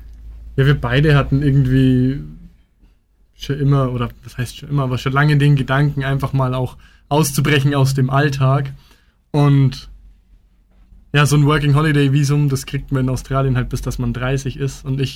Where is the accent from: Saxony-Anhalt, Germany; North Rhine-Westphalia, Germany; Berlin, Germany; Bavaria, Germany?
Bavaria, Germany; Fichtelberg; Genau, und ich komme auch aus dem Fichtelgebirge, 7 Kilometer weiter aus Fichtelberg.